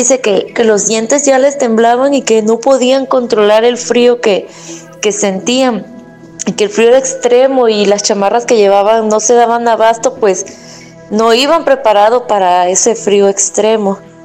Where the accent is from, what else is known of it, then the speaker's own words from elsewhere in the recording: Coatzacoalcos, Veracruz, Mexico; nosotros somos de Coatzacoalcos